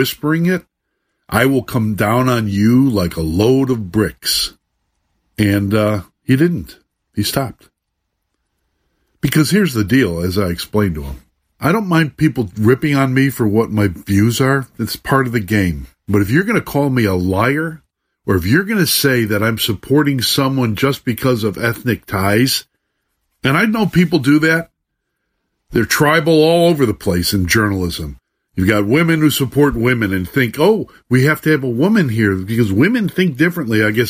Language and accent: English; Chicago, Illinois, United States; I was born in Chicago. I'm from here. I understand the city.